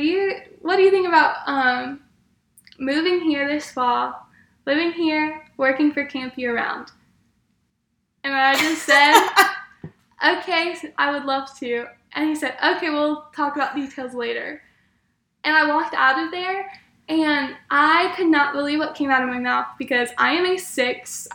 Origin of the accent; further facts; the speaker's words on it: Dayton, Ohio, United States; So I'm from Dayton, Ohio, which is about 14 hours away from here.